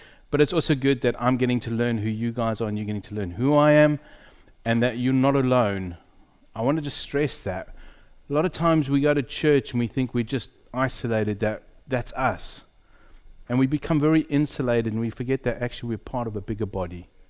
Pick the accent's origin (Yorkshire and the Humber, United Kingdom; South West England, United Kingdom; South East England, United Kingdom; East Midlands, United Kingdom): South East England, United Kingdom; Crawley; I hail from Crawley side. I am a minister in training down there in Crawley, Elam.